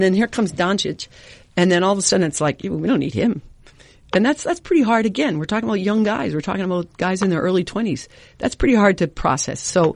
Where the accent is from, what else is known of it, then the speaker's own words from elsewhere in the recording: Boston, Massachusetts, United States; he would never even look at me, never mind talk to me, just because I was from Boston.